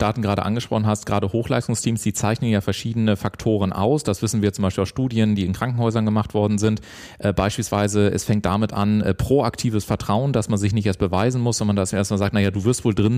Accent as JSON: {"language": "German", "town": "Garmisch-Partenkirchen", "region": "Bavaria", "country": "Germany", "tie": "born there", "said": "Ich komme ja aus Garmisch-Partenkirchen ursprünglich, gell? Aha. Ja. Ich bin gebürtiger Partenkirchner."}